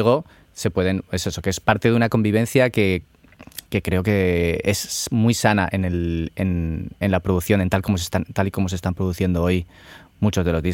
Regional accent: Madrid, Community of Madrid, Spain; moved away as an adult; also born or lived in Italy; Era un bajo en una barriada de Madrid. Yo soy de Madrid y estuve allí viviendo hasta los 21, 22 años.

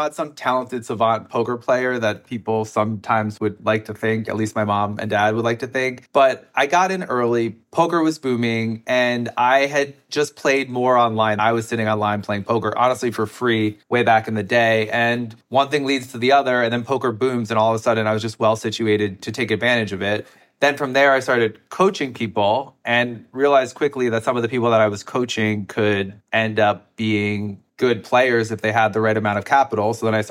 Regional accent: Pennsylvania, United States; I am from Bucks County, Pennsylvania.

